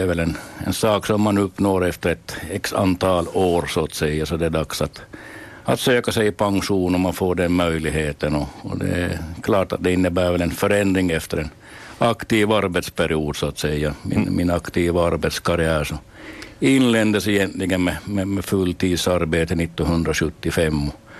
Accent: Korsnäs, Ostrobothnia, Finland; Jo, jag är hemma från Korsnäs

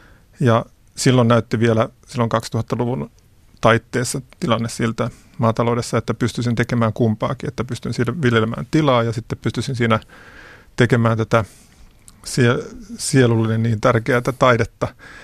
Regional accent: Hyvinkää, Uusimaa, Finland; No mä kasvoin maatilalla Hyvinkäällä, joka on sukutila ja olen 60-luvulla syntynyt

